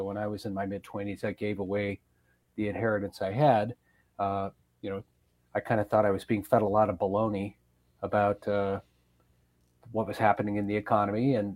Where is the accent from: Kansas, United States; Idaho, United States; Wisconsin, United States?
Wisconsin, United States; Madison; born there; I was born in Madison, but as you know, it's not that far away to go out to Richland